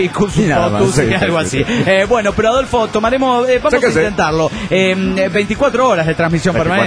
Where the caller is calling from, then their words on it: Granville, Georgia, United States; de Granville, Georgia, Estados Unidos de Norteamérica.